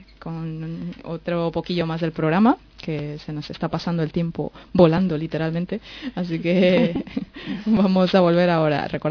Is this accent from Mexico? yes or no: no; El Salvador; yo que vengo de El Salvador